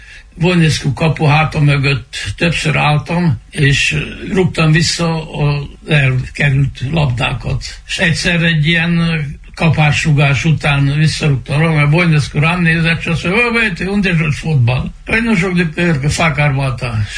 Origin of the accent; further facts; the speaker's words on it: Huedin, Cluj County, Romania; now in Miercurea Ciuc, Romania; Bánfihunyadon születtem 1940-ben. Ott jártam elemiskolába, Kolozsvárt jártam középiskolába, szakiskolába